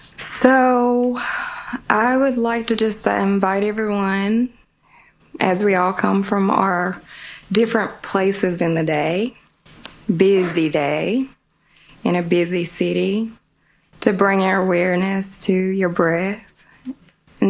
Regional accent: Humboldt, Tennessee, United States; it's a very odd time that I brought my awareness to my breath was when I moved to Memphis from Humboldt, Tennessee.

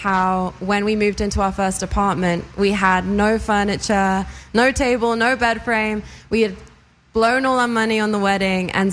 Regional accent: London, United Kingdom; now in Los Angeles, United States; Well, I grew up in London, so I just moved here January 2021, right after the pandemic.

